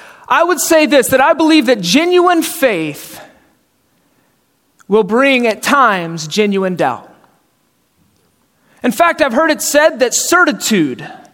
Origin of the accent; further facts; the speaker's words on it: Atlanta, Georgia, United States; moved away as an adult; now in St. Joseph, United States; And when I was 18 years old, I moved from Atlanta, Georgia, where I grew up, to St. Joseph, Missouri, 11 years ago.